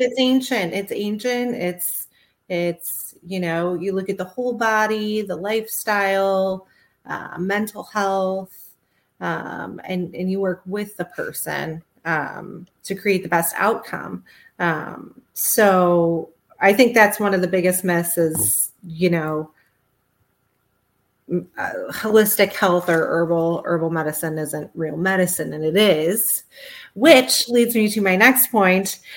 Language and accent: English; Michigan, United States; moved away as an adult; I'm originally from Michigan. I moved down in 2007.